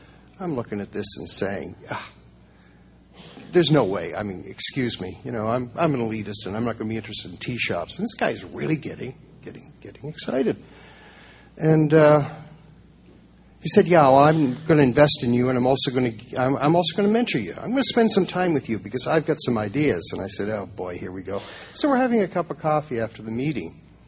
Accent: Toronto, Ontario, Canada; I come from Toronto, so universally I'm hated across Canada.

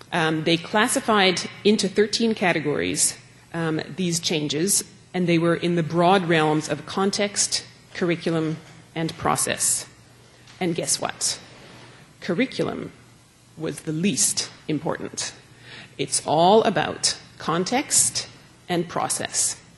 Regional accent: Toronto, Ontario, Canada; now in Montreal, Canada; I went to McMaster University in Hamilton, Ontario, which is near where I grew up in Toronto. I moved to Montreal in 1994 for my residency in family medicine

